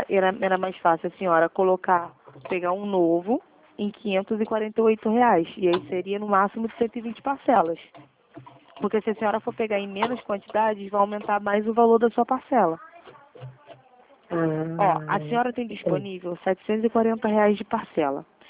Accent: Bangu, Rio de Janeiro, Brazil; Eu sou de Bangu.

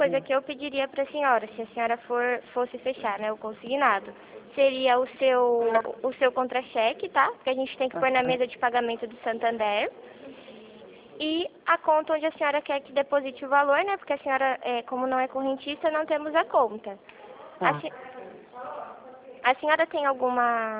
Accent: São Paulo, Brazil; Interior de São Paulo.

